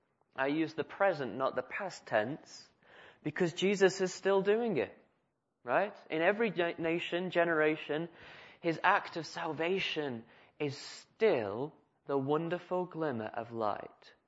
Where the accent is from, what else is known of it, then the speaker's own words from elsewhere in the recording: United Kingdom; It's not just because we're British.